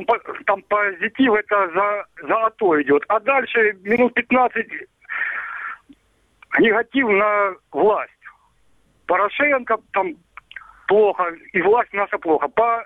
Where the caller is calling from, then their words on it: Zymohiria, Luhansk Oblast, Ukraine; город Зимогорье, Луганская область.